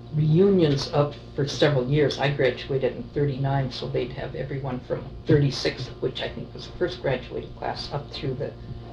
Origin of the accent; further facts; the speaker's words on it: Kodiak, Alaska, United States; born there; I was born here in Kodiak.